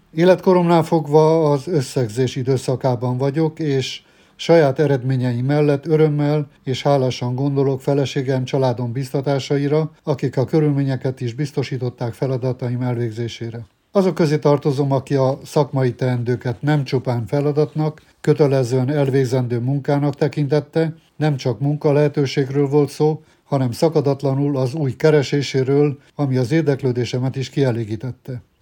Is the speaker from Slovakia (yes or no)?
no; Târgu Mureș, Mureș County, Romania; Marosvásárhelyen születtem, még a kis magyar világban.